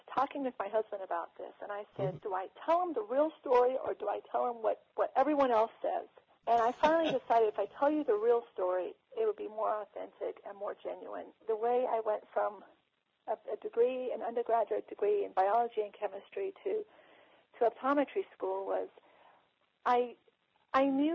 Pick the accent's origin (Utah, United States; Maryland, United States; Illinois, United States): Utah, United States; Salt Lake City; also born or lived in Iran / England; So I was born in Iran, but I actually grew up in Salt Lake City, Utah. We lived in England for 3 or 4 years, but then we migrated here to the United States after the revolution.